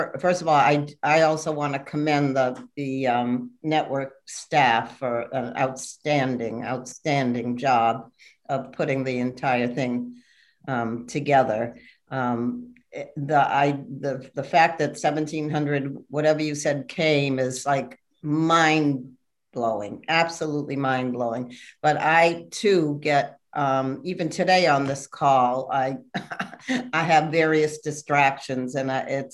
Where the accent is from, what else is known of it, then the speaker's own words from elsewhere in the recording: Boston, Massachusetts, United States; Hi, everyone. … from Boston.